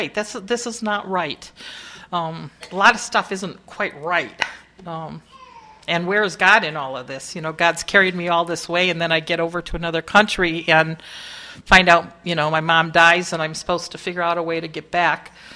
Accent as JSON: {"language": "English", "town": "Detroit", "region": "Michigan", "country": "United States", "tie": "born or raised there", "said": "I grew up in Detroit. I wasn't leaving Detroit, let alone going to another country. I got this chance to go to England"}